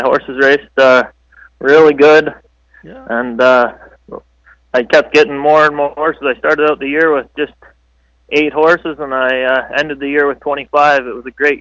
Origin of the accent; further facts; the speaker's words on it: Manitoba, Canada; But that's back home. I'm originally from Manitoba.